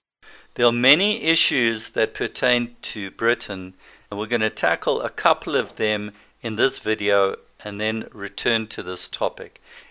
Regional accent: Zimbabwe; born there; Technically, I was born in the British Empire. I was born in 1963. And in 1963, Rhodesia was a colony of the British.

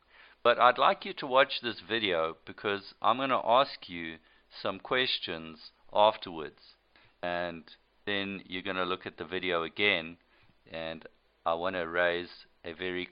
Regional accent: South Africa; also born or lived in Rhodesia; speaking as a Rhodesian, speaking as a South African, I want to tell you that when you lose your state, you will cry for it.

